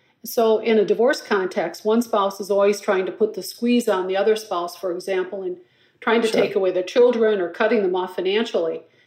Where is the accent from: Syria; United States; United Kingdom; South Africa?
United States; Blooming Prairie, Minnesota; My hometown of Blooming Prairie, the funeral home is right almost on the edge of town.